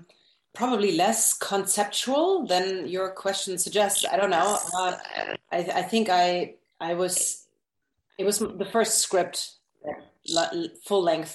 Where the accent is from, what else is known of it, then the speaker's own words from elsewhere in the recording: Germany; now in United States; Obviously I'm from a different world. I'm from Germany, small town as well. And I think I was kind of interested living in America.